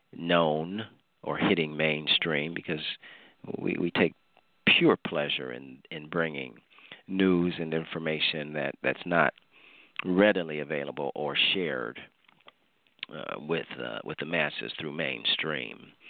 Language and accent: English; Cleveland, Ohio, United States; And so from California to Maine, from the Great Lakes, my hometown, Cleveland, down to the Big Star State of Texas, and everything in between.